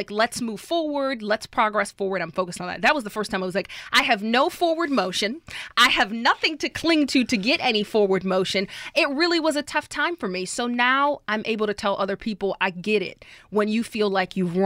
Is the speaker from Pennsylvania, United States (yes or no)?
no; New Orleans, Louisiana, United States; it's amazing to be working in New Orleans on TV in my hometown.